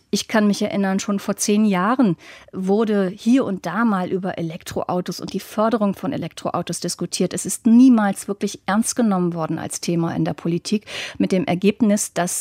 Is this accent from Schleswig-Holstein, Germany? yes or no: yes; Schleswig-Holstein, Germany; Ich stamme zum Beispiel aus Schleswig-Holstein.